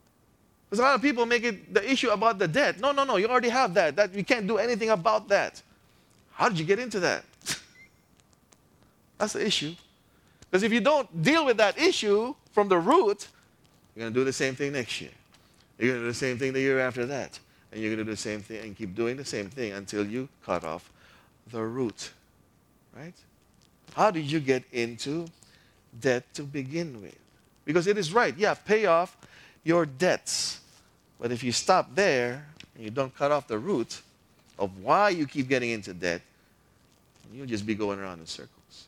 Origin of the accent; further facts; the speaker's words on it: Philippines; If we prioritize Netflix or TFC, just because we're Filipino, I know a lot of people here